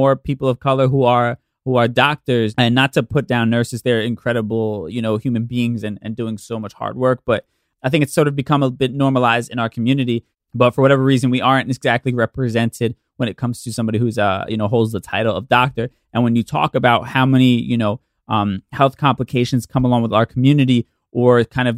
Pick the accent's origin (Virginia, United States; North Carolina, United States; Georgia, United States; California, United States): California, United States; Watts; I grew up in Watts and seeing what he has been doing is fire.